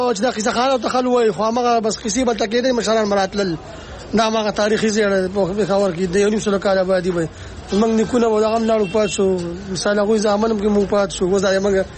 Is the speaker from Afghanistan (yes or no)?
no; Khyber Pakhtunkhwa, Pakistan; ایما ضلع مومند